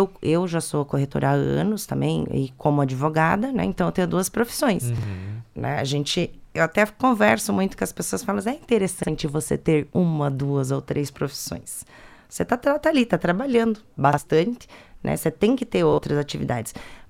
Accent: Foz do Iguaçu, Paraná, Brazil; born there; now in Cascavel, Brazil; Eu sou nascida em Foz do Iguaçu, mas eu tenho minha família aqui em Cascavel.

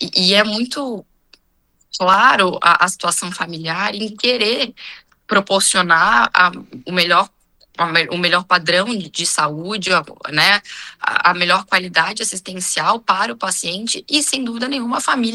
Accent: Brazil; ainda é uma dificuldade para nós, como brasileiros, tratarmos do assunto morte

